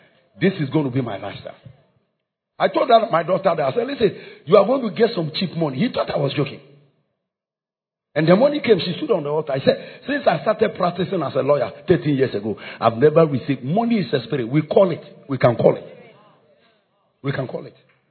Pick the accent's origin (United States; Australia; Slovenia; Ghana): Ghana; I said, sir, I'm from Africa, Ghana, very far.